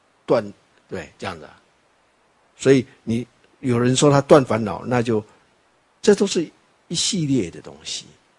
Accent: Taiwan; 但是我们台湾人或是老中啊都一样，你只要把你的家门口打开

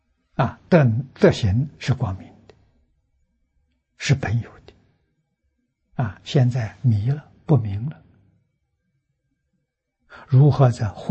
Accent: China; 佛菩萨在印度人就是我们中国人讲的圣贤

